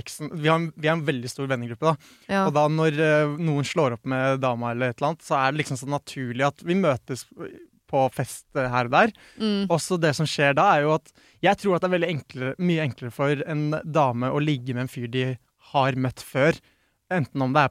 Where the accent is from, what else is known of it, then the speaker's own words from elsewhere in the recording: Vestby, Akershus, Norway; Jeg er fra Vestby, jeg tror de skjønner.